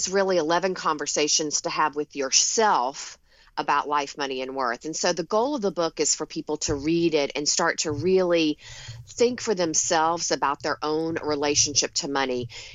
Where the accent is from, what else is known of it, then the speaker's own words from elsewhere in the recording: the South, United States; I grew up in the South. I live in Long Island in New York now, but go back to the South often.